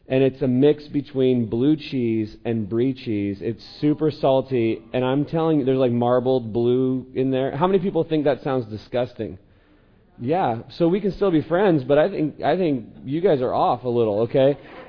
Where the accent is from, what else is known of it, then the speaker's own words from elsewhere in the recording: Eugene, Oregon, United States; So I'm from Eugene, and went to the game last night, and I've been taking heat.